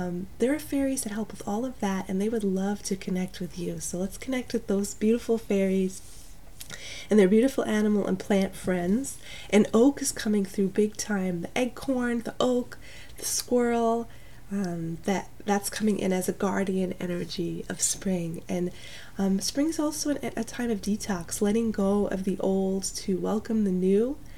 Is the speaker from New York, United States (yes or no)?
yes; New York, United States; now in Portland, United States; But I am from New York, and we had a lot of amazing gardens there too